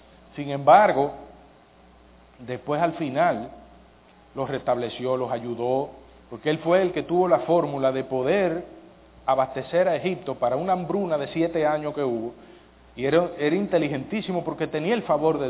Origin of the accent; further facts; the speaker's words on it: Dominican Republic; Yo siendo dominicano.